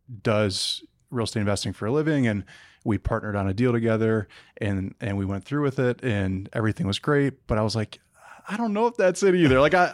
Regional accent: Detroit, Michigan, United States; So, you know, growing up in Detroit, went to Michigan State, was studying supply chain

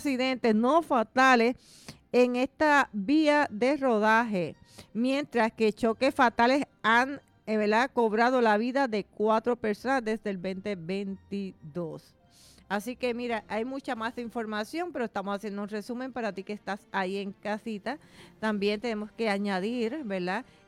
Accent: Puerto Rico; Como vamos a estar como los puertorriqueños, continuamos brillando, ¿verdad?, en diferentes lugares y en especial en nuestra hermana República Dominicana también.

